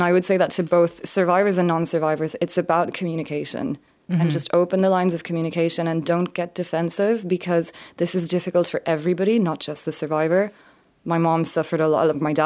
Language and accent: English; France; now in Ireland; And you'd never tell from my accent, I'm French, my mom is French.